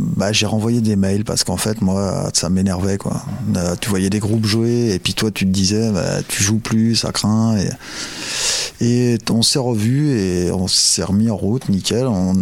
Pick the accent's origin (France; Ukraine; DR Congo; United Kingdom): France; Melle, Nouvelle-Aquitaine; Mais nous, sinon, nous, on est de Mel, comme dans les alentours de Mel.